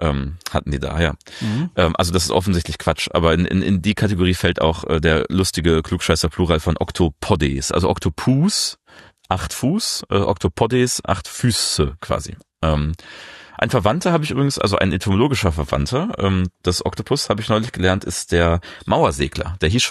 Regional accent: North Rhine-Westphalia, Germany; in meiner Heimat in Ostwestfalen gibt es die Uchte für das Morgengrauen.

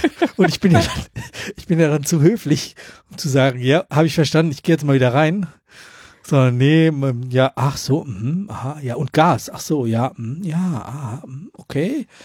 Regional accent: North Rhine-Westphalia, Germany; Ich komme aus der Gegend von Köln

